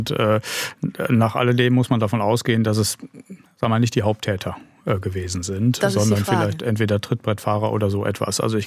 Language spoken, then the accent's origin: German; North Rhine-Westphalia, Germany; Ich komme aus Nordrhein-Westfalen